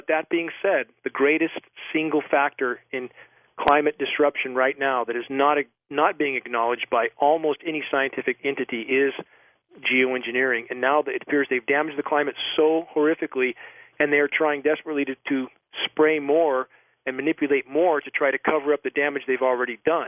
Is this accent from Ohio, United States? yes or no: no; California, United States; now in Pacific Northwest, United States; I grew up in Southern California hacking on smog. All I could think about as a kid was getting the hell out of there.